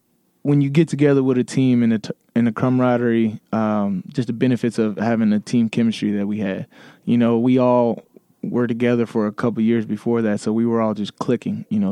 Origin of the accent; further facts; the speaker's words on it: Las Vegas, Nevada, United States; No, I grew up in Las Vegas. I played at Valley High School, and it was an experience all in itself.